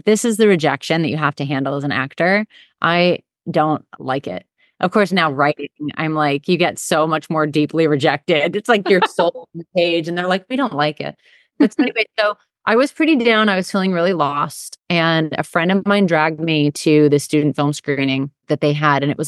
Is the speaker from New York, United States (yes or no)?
yes; New York, United States; So first of all, I'm from Long Island. I grew up in a really blue collar little town where nobody made movies.